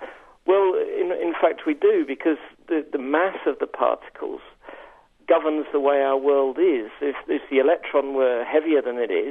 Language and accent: English; England, United Kingdom; moved away as an adult; now in France; Yeah, I say right now, I'm not actually French. I'm English.